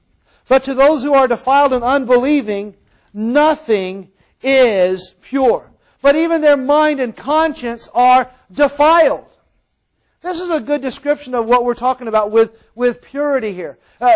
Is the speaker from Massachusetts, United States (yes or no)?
no; Mayo, Florida, United States; moved away as an adult; now in California, United States; I was born and raised in Florida. And a matter of fact, before I moved to California, which was about 19 years ago, I lived in a small town called Mayo, Florida.